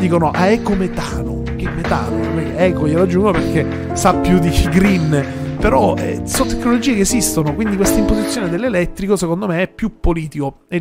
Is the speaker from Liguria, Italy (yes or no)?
no; Sicily, Italy; Allora, io che vengo dalla Sicilia